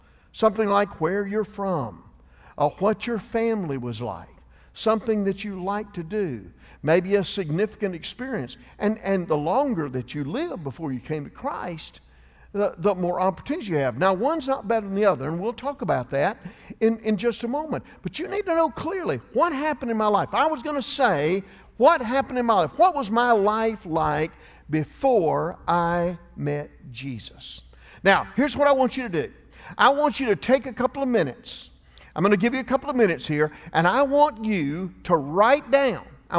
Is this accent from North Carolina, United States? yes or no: no; Atlanta, Georgia, United States; I grew up in Atlanta, Georgia. I had one younger sister, and we had a very stable home.